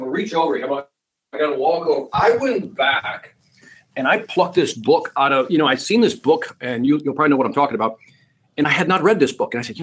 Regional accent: Chicago, Illinois, United States; But I was born and raised in Chicago. And so we grew up on the northwest side near the Humboldt Park and Cabrini Green area.

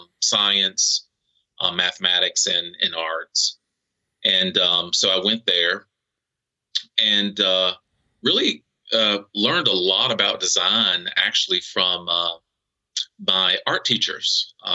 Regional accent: Raleigh, North Carolina, United States; also born or lived in Durham; I grew up in the southeast of the United States. I am from North Carolina. I was born in Durham, North Carolina, at Lincoln Memorial Hospital. Okay. And basically have grown up in the capital city, which is Raleigh, North Carolina.

